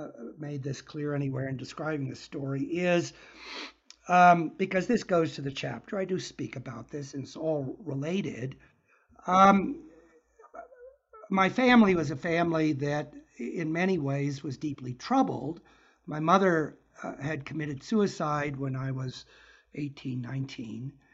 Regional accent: Berkeley, California, United States; I grew up in Berkeley in the 60s and early 70s.

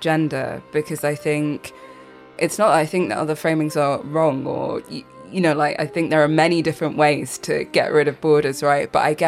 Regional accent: Leicester, East Midlands, United Kingdom; So I was born in Leicester in the Midlands. That's where I grew up. That's where a lot of my family still are, most of my family.

